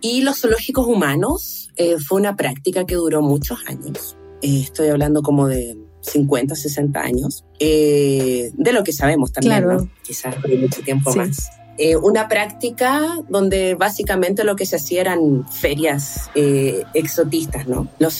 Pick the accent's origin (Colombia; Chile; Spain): Chile; yo soy chilena